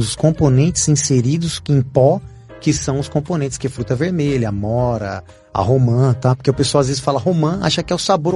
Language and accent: Portuguese; São Paulo, Brazil; Gosto de São Paulo, sou cria de lá, mas sou nordestina, minha família é nordestina